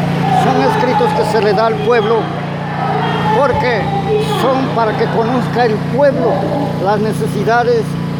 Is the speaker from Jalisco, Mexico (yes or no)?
no; Veracruz, Mexico; para una vida digna como todo mexicano, como todo veracruz